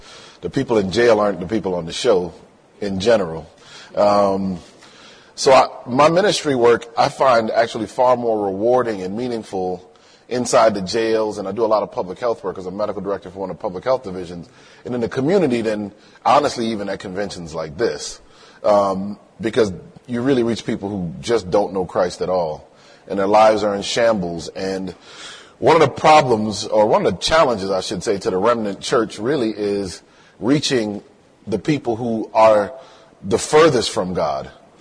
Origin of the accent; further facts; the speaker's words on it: Hartford, Connecticut, United States; also born or lived in Miami; I grew up in Connecticut, in Hartford, with actually one of my good friends from childhood is here, Yoka, and actually, I forgot how cold it gets living in California and Miami